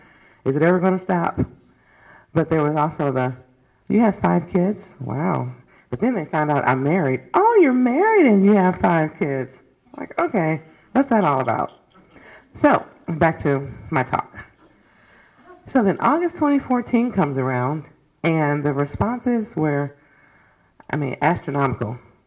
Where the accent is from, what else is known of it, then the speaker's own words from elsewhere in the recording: Florissant, Missouri, United States; also born or lived in Normandy; I grew up in Normie, then Florissant. And so we bought our house there to send our kids to school in the area